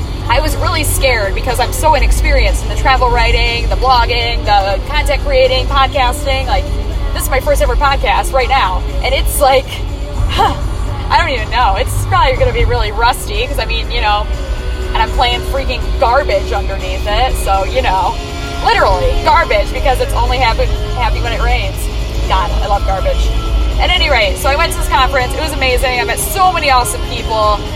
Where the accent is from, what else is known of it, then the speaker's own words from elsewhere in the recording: Midwest, United States; And we're also both from the Midwest.